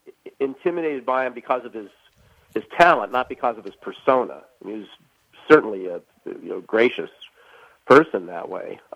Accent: California, United States; I grew up in Southern California

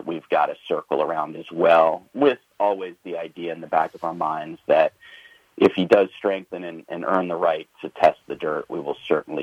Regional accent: California, United States; Alex is someone who I grew up with here in Southern California.

